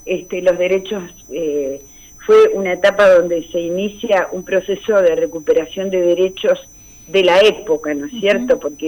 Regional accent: Argentina

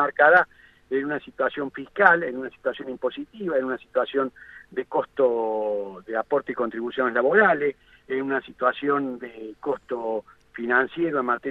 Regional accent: Argentina; porque somos argentinos y queremos que nuestro país esté bien

